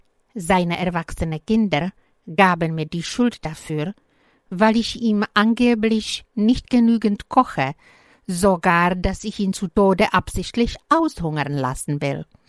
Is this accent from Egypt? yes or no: no; Czechia; German is a second language; now in Germany; Ich bin eine Tschechin und obwohl ich schon lange Jahre in Deutschland lebe, wird man sicherlich meinen Akzent bis Ende meines Lebens merken